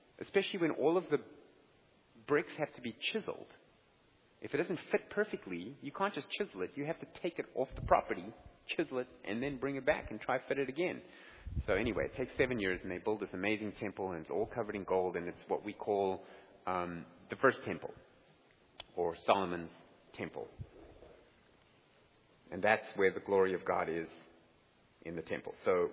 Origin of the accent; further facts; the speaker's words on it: South Africa; accent: South African; that is populated by South African Jews. So it's really interesting. You go there, they all speak with my accent